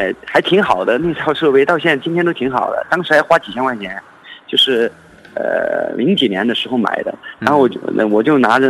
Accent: Guizhou, China; 也是我们贵州这边特别出名的两个音乐人就联手打造的歌曲

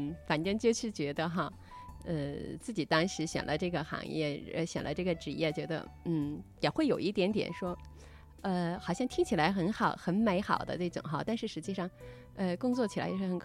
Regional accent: Shenzhen, Guangdong, China; 大家好，我是来自深圳的

